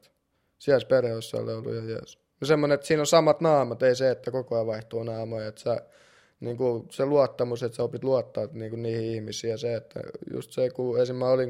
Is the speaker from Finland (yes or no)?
no; Russia; Mä olen lähtöisin Venäjältä ja mun isä oli mafiassa ja äiti oli normaali venäläinen nainen.